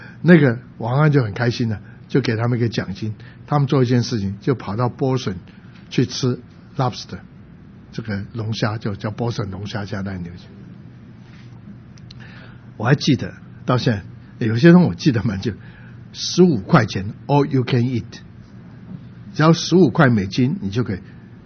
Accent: China; 我们中国人不吃这个，你怎么吃牛肉？

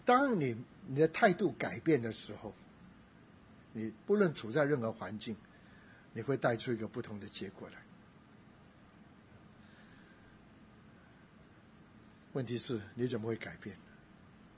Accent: Guangdong, China; 当然我本身是广东人啊，这没有错，在餐馆比较容易一点，不过其实也很难，因为他们广东人都讲台山话，跟我们广州话是不一样，我听不懂他讲什么。

